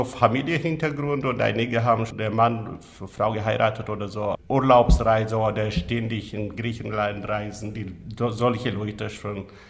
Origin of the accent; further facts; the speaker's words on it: Ethiopia; Da zum Beispiel, ja, ursprünglich bin ich aus Äthiopien